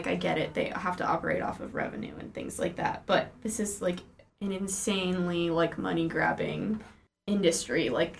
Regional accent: California, United States; I mean, I don't know if you guys have ever been to Oakland, but I'm from the Bay Area.

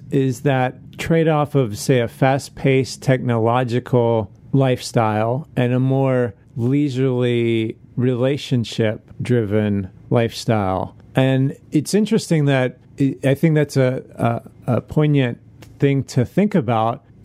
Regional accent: New York, United States; born there; Oh, of course not. I mean, I'm from New York. I was born there, so it would be hard for me to embrace that kind of message.

